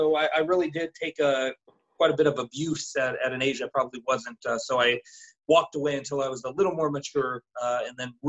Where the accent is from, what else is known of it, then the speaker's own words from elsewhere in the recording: Colorado, United States; now in Orlando, United States; I'm from Colorado originally. Now I live in Orlando, Florida.